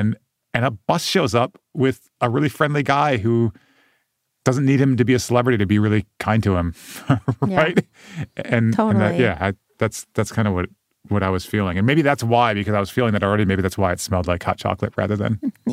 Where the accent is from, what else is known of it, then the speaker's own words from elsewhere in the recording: Vermont, United States; I'm from Vermont.